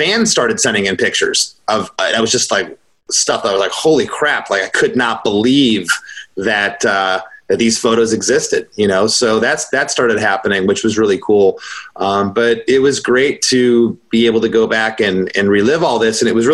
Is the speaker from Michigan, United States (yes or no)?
yes; Michigan, United States; born there; I was born in Michigan and September 27th.